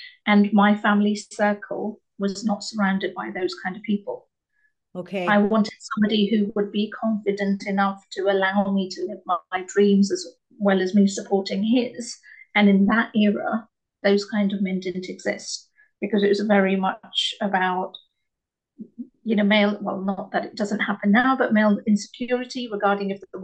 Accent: England, United Kingdom; I'm a British Asian being Indian. Because I know Asian is different in different parts of the world, but Indian, British woman, and I'm second generation in my family.

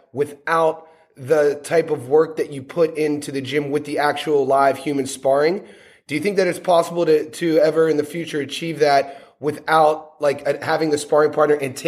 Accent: Ohio, United States; I was raised in Northeast Ohio, and in the early 80s, there was that famous fight with Mancini and Dooku Kim.

